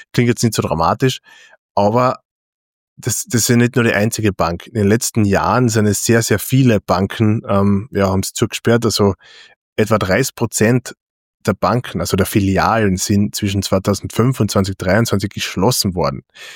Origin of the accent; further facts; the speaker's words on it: Feldkirchen, Carinthia, Austria; also ich komme aus Feldkirchen ursprünglich